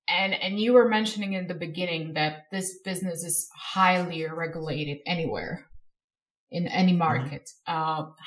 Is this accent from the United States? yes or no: no; Slovakia; I come from Slovakia, and Slovakia is trying to run its own digital government